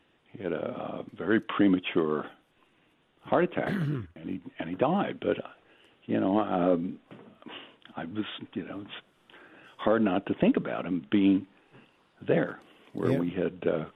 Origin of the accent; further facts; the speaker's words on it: Michigan, United States; And I grew up outside of Detroit